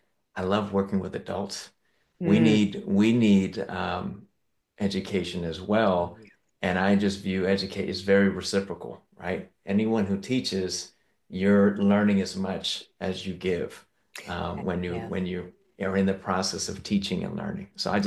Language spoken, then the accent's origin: English; New York, United States; Well, I'm originally from New York, and I know you're West Coast